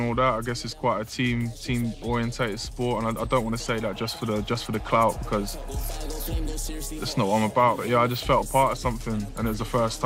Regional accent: Bristol, South West England, United Kingdom; So I was born in a place called Norwest in Bristol. I grew up on Andover Road. It's just off the roundabout for anyone who knows it. Yeah, it was a lively neighbourhood.

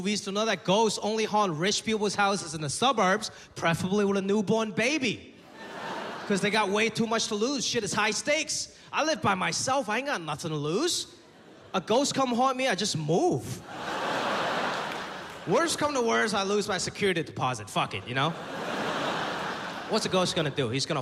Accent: Hong Kong; I grew up very stereotypically in Hong Kong.

